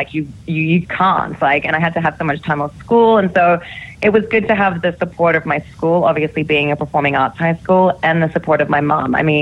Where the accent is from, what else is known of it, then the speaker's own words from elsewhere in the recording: Sydney, New South Wales, Australia; Yes, I'm from Sydney.